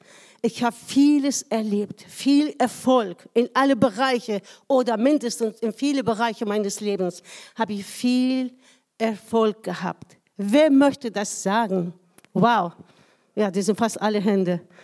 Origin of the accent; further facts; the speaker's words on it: Iran; German is a second language; Ich komme aus dem Iran.